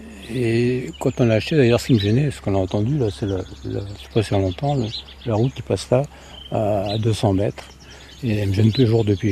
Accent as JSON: {"language": "French", "region": "Grand Est", "country": "France", "said": "Parce que je suis lorrain."}